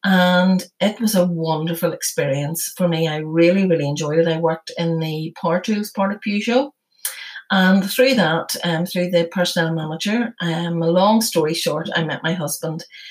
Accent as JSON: {"language": "English", "town": "Armagh", "region": "Northern Ireland", "country": "United Kingdom", "tie": "born or raised there", "said": "I grew up in Armagh."}